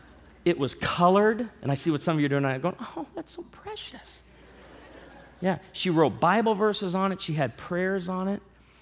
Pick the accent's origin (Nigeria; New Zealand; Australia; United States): United States; Midwest; because I grew up in the Midwest, okay, in a conservative Baptist church